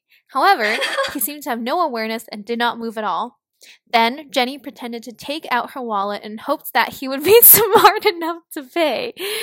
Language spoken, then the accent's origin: English; Hong Kong; So technically, we are both Kong girls because we're from Hong Kong and we're girls.